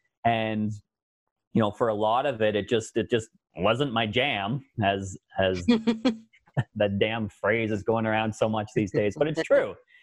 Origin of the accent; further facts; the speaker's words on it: Kingston, Ontario, Canada; moved away; I grew up sailing in Kingston, Ontario. Then I moved out west.